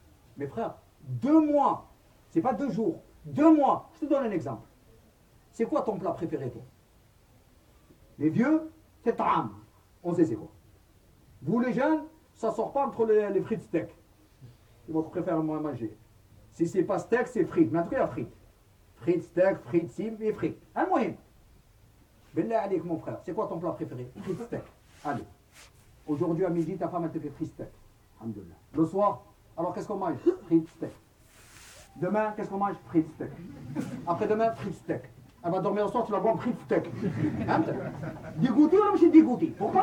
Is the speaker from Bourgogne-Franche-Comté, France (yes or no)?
no; Marseille, Provence-Alpes-Côte d'Azur, France; On est marseillais, on arrache.